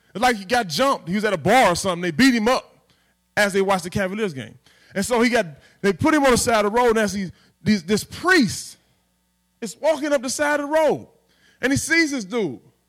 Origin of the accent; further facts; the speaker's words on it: Cleveland, Ohio, United States; for a reason, because I am tremendously big and I'm from Cleveland.